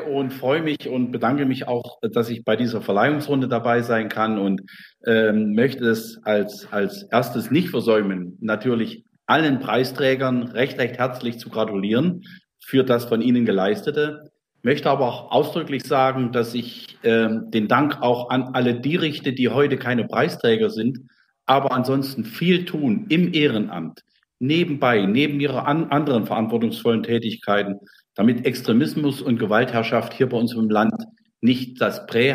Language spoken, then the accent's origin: German; Thuringia, Germany; wenn Sie das Projekt weiterverfolgen und in die Nähe meiner Heimat kommen, bin ich gerne bereit, auch eine Baumpatenschaft mit zu übernehmen.